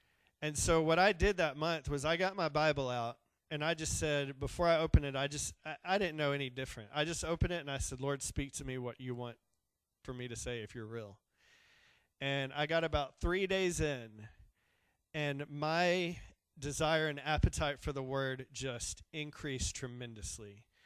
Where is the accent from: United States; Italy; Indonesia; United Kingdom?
United States; Arkadelphia, Arkansas; again, I'm from Arkadelphia.